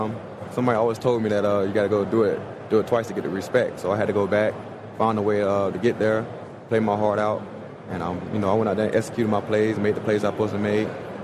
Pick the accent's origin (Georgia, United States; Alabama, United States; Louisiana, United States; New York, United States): Georgia, United States; Brunswick; it's very country. great experience. I love my hometown, small town, and a lot of people, though. Very populated.